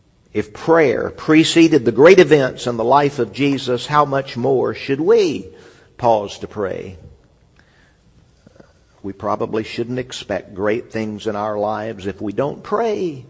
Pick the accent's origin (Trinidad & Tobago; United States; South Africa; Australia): United States; California; I grew up in California. They have some high mountains there.